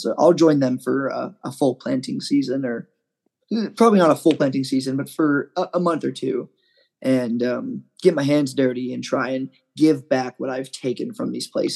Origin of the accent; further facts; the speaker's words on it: Appalachia, United States; I come from Appalachia, and in the States, Appalachia is disproportionately affected by the opioid epidemic.